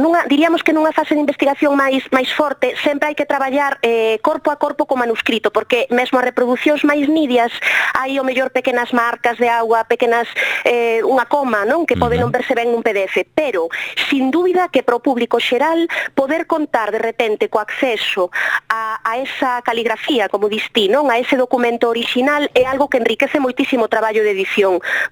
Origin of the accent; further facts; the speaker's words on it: Galicia, Spain; a tarefa pendente como galegos e tamén como estudiosos en xeral da literatura